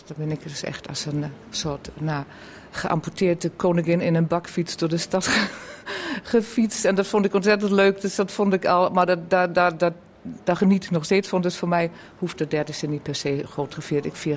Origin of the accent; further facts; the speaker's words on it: Buxtehude, Lower Saxony, Germany; Ik ben opgegroeid in Hazenveld en Buxtehude. Dat is in het noorden van Duitsland. En daar heb ik eigenlijk mijn hele jeugd aan mijn eerste opleiding genoten. En mijn ouders zijn uit het voormalige Oost-Pruisen